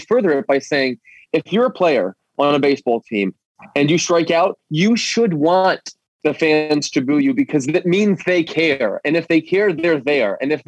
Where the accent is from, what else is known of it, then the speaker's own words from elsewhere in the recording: Philadelphia, Pennsylvania, United States; this shouldn't surprise you given that I come from Philly, but I view booing as a sign of flattery more often than not.